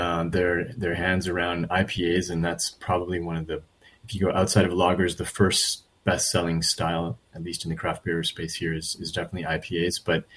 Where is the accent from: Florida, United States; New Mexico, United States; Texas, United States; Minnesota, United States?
Minnesota, United States; David and I both actually grew up, I'm from Minnesota, and he's from Quebec.